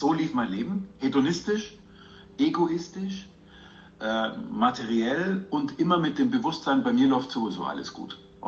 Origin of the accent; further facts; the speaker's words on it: Munich, Bavaria, Germany; born there; also born or lived in Italy; ich bin gebürtig aus München, bin seit mehr als 30 Jahren bei der Bosch-Gruppe, war lange Zeit in München tätig, bin sehr viel im Ausland gewesen